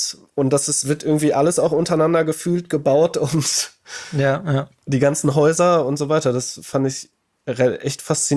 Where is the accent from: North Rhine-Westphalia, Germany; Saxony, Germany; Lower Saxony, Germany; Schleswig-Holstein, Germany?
North Rhine-Westphalia, Germany; Detmold; Die haben sich da in Detmold, wo ich herkomme, die bauen sich ja gefühlt immer so Hallen, ne, so Tempel.